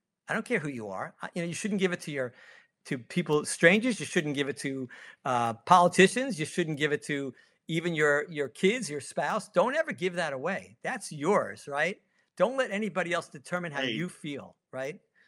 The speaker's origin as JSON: {"language": "English", "region": "New York", "country": "United States", "tie": "born or raised there", "said": "You know, my friends and I grew up in New York"}